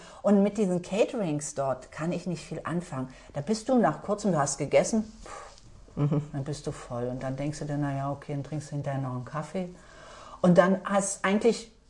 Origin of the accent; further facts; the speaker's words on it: Berlin, Germany; Ich bin Berliner Mädchen. Ich bin mit Currywurst, Pommes, Ketchup, Mayo, Fast Food groß geworden.